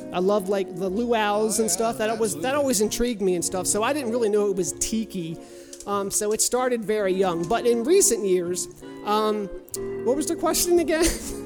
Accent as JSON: {"language": "English", "town": "Baltimore", "region": "Maryland", "country": "United States", "accent": "Baltimore", "said": "I am sure a lot of you can tell from this accent of mine that we are from the Baltimore area."}